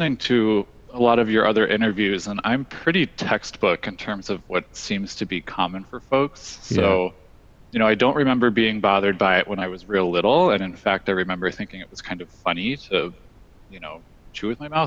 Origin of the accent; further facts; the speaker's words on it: Chicago, Illinois, United States; now in Pennsylvania, United States; Yeah, so I'm originally from Chicago, but currently I live in central Pennsylvania, in a pretty rural part of Pennsylvania.